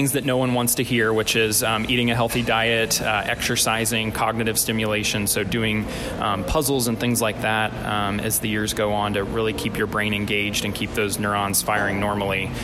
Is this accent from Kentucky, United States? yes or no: yes; Fort Thomas, Kentucky, United States; also born or lived in Oklahoma; I grew up in Fort Thomas, just across the river. My family and I moved out to Oklahoma for a couple years, but then came back for college in Cincinnati